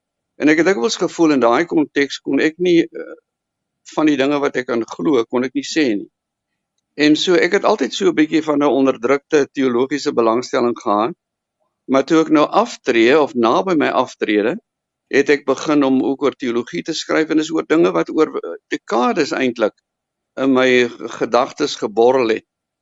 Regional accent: Wellington, Western Cape, South Africa; now in Somerset West, South Africa; ek het groot geword in Wellington, maar my pa het groot geword op Booplaas.

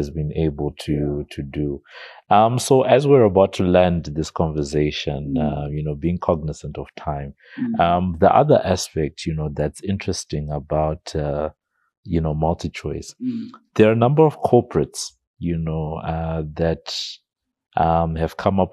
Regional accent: Zimbabwe; to say that I grew up in Zimbabwe

